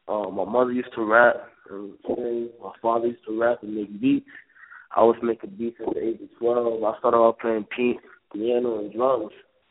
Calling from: Paterson, New Jersey, United States; from Paterson, New Jersey, Pakistan. Paterson, New Jersey

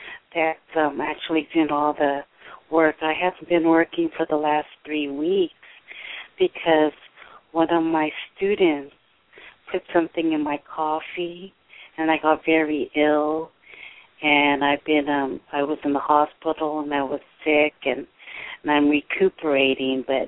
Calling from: California, United States; I'm calling from California.

